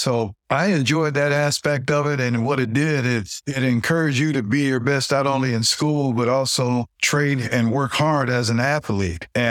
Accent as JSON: {"language": "English", "town": "Oakland", "region": "California", "country": "United States", "tie": "born or raised there", "said": "Well, you know, I grew up in Oakland, California, and back in the day when the Oakland Raiders were there"}